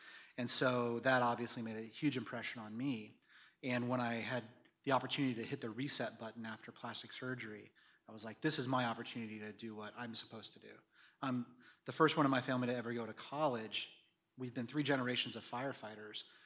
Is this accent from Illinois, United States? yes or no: no; Oklahoma City, Oklahoma, United States; I'm from Oklahoma City. I'm 40 years old, so I was in high school in 1995 when the Oklahoma City bombing happened. And that terrorist attack on my hometown that killed 168 people